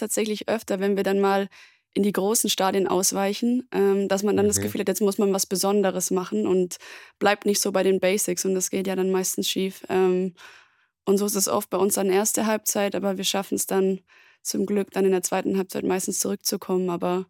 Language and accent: German; Friedrichshafen, Baden-Württemberg, Germany; Ja, also es liegt ja am Bodensee. Ich komme ursprünglich aus Friedrichshafen. Das ist direkt nebendran. Und bin total ländlich aufgewachsen.